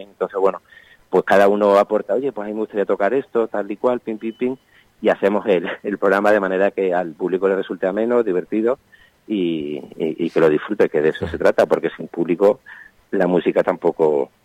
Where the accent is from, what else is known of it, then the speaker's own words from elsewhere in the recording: Seville, Andalusia, Spain; born there; nací en Sevilla, pero estoy vinculado a Laredo desde pequeñín.